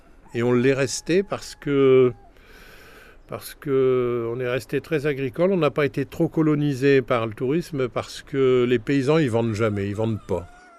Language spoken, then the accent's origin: French; Audinghen, Hauts-de-France, France; moi je suis né à Audingan. J'y ai travaillé toute ma vie. Et c'est là que je vais mourir et c'est là que je serai enterré.